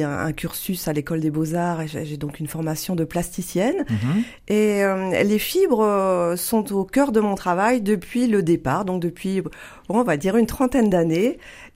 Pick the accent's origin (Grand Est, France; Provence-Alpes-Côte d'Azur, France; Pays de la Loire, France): Grand Est, France; born there; Je suis née dans la Lorraine, dans l'est de la France. Mmh. Et donc, j'ai grandi dans un monde ouvrier